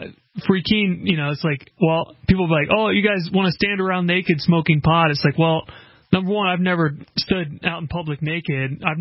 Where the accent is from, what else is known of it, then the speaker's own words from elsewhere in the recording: the South, United States; people might judge me because of, I came from the South or whatever, you know what I mean? Because I'm an American